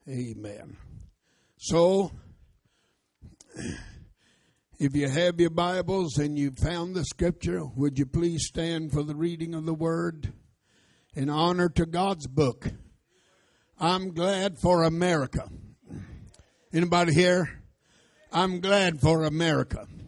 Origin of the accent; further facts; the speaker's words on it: United States; I am an American through and through.